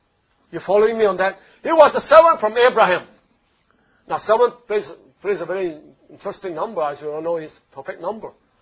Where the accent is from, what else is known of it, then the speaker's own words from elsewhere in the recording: Singapore; They recognize the Chinese, but they don't know that we are Singaporean. They will just say, you're Chinese, because we look Chinese.